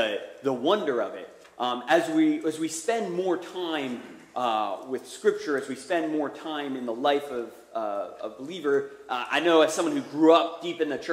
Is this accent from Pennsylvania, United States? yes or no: yes; Philadelphia, Pennsylvania, United States; also born or lived in Richmond; now in Newport News, United States; I moved down from Richmond. I'm originally from Philadelphia. Still kind of getting to know the peninsula.